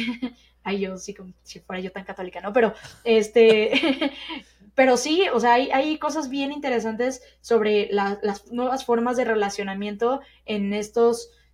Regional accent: Mexico; nuevas para a lo mejor nosotros como mexicanos, porque algo que he visto es que en otros países eso está un poco común.

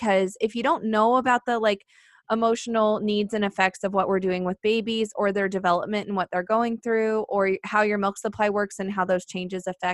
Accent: Indiana, United States; now in South Dakota, United States; We're both from Indiana.

